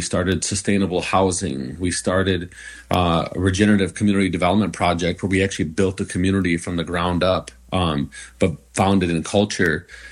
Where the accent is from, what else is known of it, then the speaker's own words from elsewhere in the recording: United States; And so born and bred in the Osheti Shalkoi, and sometimes on the east end of the Osheti Shalkoi, and sometimes on the west end.